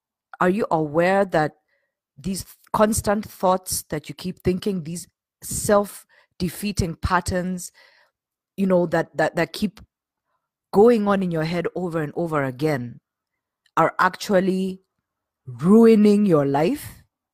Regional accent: Kenya; I'm Kenyan. So, living here in Kenya, there's a saying that I am sick and tired

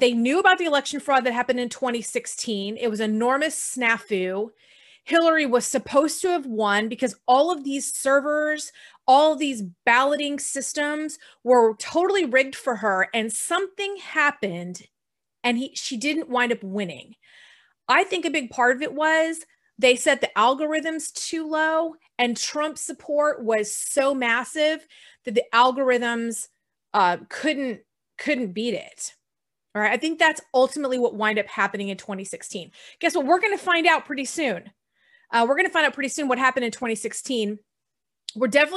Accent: Texas, United States; But I don't know, I'm from Texas and I would call it the MAGA plan.

